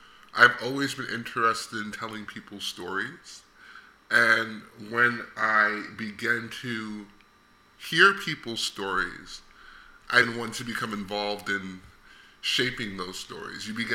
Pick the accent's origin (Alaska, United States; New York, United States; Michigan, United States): New York, United States; Brooklyn; I am originally from Brooklyn. Mm-hmm. I am from Clinton Hills, by the way of the Farragut Housing Project. So that's, I guess that would be South Brooklyn, very close to the Brooklyn Bridge.